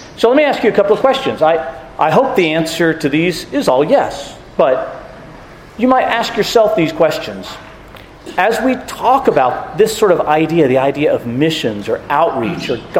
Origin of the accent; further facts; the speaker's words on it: United States; as an American, I don't think, oh, that's talking about some other part of the world. If you've ever looked at a globe, where I live on the east coast of North America is just about as far as you can get from Jerusalem and Palestine